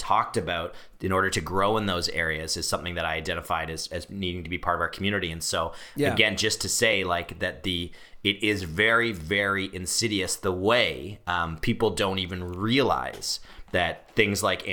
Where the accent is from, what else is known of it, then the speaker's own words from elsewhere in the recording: Canada; just because we're Canadian and we're not south of the border